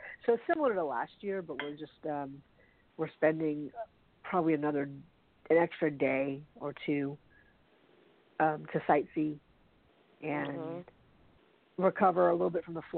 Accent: Philippines; my mom likes to kind of put these in the context of, well, you know, we're Filipino, like we, you know, we're not like that.

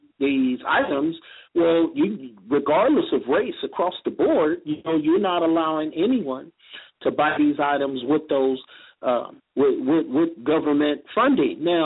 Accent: San Francisco, California, United States; I'm from West Side Housing Projects in San Francisco.

